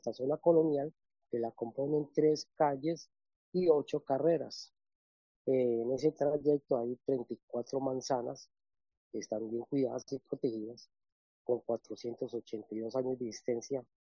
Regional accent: Antioquia, Colombia; somos antioqueños de pura cepa, es decir, de origen.

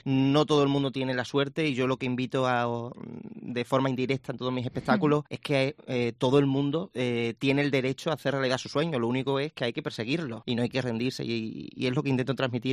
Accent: Badajoz, Extremadura, Spain; Siempre he apostado por Extremadura, por mi ciudad, Badajoz

